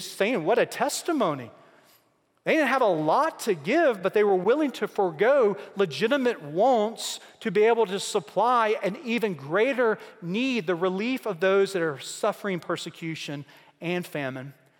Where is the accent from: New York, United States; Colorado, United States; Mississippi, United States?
Mississippi, United States; If the Apostle Paul grew up where I grew up in Mississippi, he would write this way.